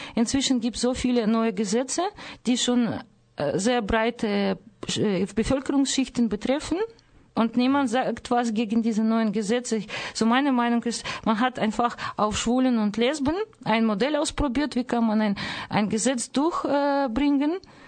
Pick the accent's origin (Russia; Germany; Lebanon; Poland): Russia; Das ist für mich als Russin eigentlich das ist aus dem Himmel